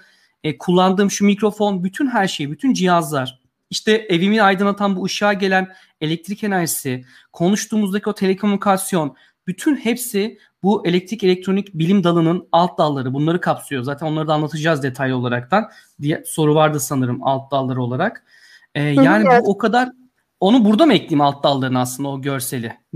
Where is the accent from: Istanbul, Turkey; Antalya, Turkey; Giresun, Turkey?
Antalya, Turkey; also born or lived in Yozgat; Ben çocukken Yozgat'ta doğdum. Sonra Antalya taşındık 5 yaşından sonra. Doğum yerim Yozgat.